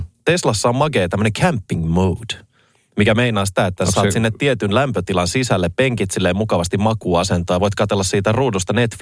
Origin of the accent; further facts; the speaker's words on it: Pornainen, Uusimaa, Finland; kun meidän lapsuudessa Pornaisissa maaseudulla, niin jossain vaiheessa jengillä oli tää